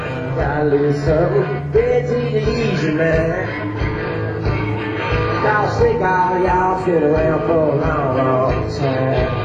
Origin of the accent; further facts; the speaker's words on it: San Antonio, Texas, United States; I'm from San Antonio, Texas.